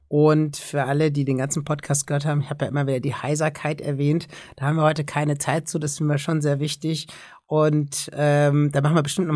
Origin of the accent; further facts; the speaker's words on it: Cologne, North Rhine-Westphalia, Germany; Also ich komme jetzt aus Köln